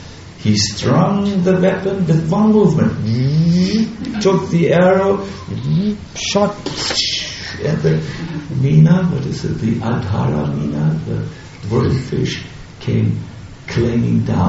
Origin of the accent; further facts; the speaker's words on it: Germany; English is a second language; I'm sorry, we come from Germany, we are sort of uncivilized.